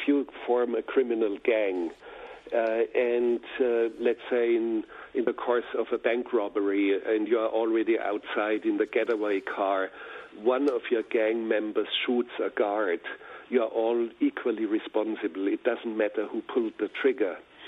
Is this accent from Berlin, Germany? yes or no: no; Bavaria, Germany; I have made feature films. I'm from Bavaria. I make documentaries.